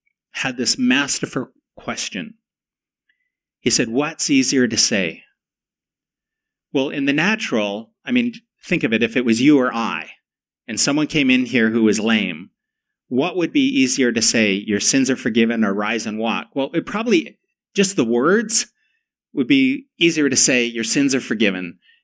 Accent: Canada; also born or lived in United States; Since I've moved back to Canada, I'm Canadian, but I lived a number of years in the United States. And moving back to Toronto, which is the biggest city I've ever lived in, which is the most global city I've ever lived

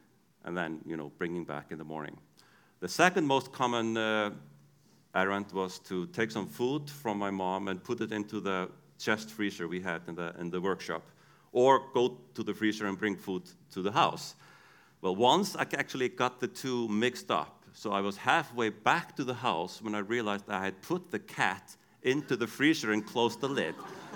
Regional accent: Iceland; first language Icelandic; English is a second language; Icelandic is my native language, so sometimes I will speak funny.

